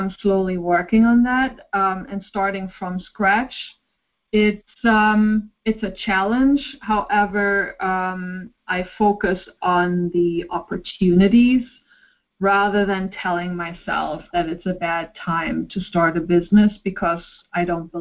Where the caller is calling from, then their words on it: Nyack, New York, United States; I am calling from Nyack, New York.